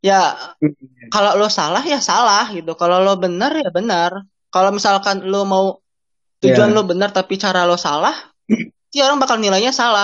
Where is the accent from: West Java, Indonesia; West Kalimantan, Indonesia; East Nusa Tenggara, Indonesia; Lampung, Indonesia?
Lampung, Indonesia; kopi Lampung yang paling enak itu ada di dekat kampung gua di Lampung Barat